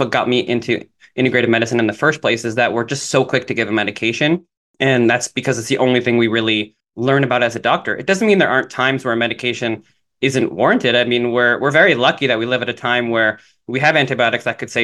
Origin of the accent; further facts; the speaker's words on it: Toronto, Ontario, Canada; I grew up in Toronto